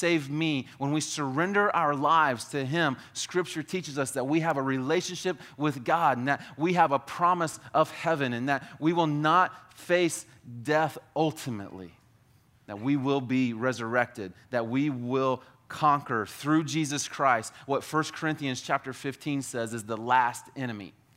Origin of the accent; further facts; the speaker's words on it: Florida, United States; also born or lived in Canada; I grew up here in Florida, we didn't have snow.